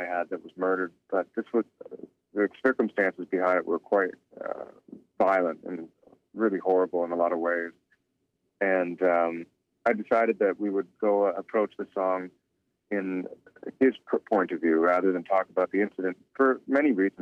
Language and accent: English; Toronto, Ontario, Canada; I didn't grow up on a reservation. I grew up in Toronto.